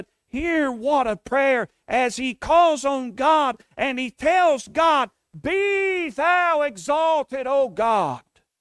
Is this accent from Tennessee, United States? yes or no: yes; Tennessee, United States; I grew up in East Tennessee, and our little area, just coming out of Alabama there, was prone for tornadoes.